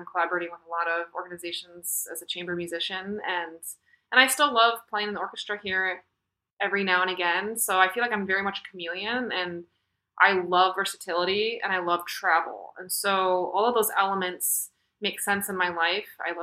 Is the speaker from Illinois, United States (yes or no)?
yes; Chicago, Illinois, United States; So I grew up in the Chicagolands area and was a member of Chicago Youth Symphony